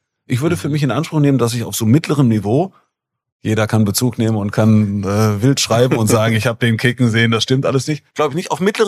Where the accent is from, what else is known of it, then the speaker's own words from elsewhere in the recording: Bonn, North Rhine-Westphalia, Germany; da ich groß geworden bin in Bonn